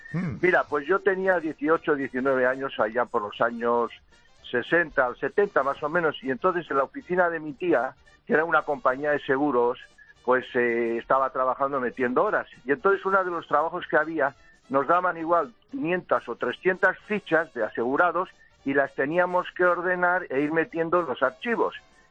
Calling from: Sant Cugat del Vallès, Catalonia, Spain; de San Cugat del Vallés.

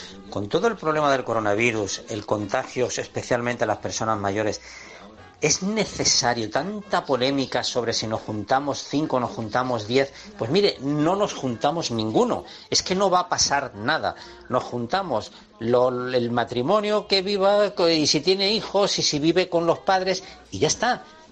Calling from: Madrid, Community of Madrid, Spain; de Madrid.

